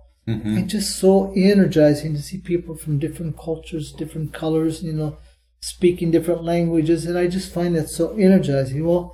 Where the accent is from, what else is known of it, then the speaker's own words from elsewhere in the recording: Iowa, United States; First of all, I grew up in Iowa, and I know what Iowa winters are